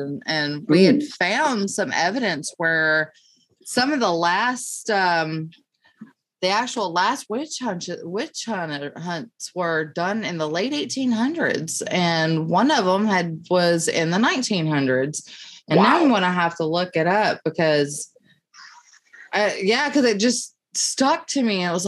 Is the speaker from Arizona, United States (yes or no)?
no; Alabama, United States; I was in Dothan, Alabama. I was in my home state.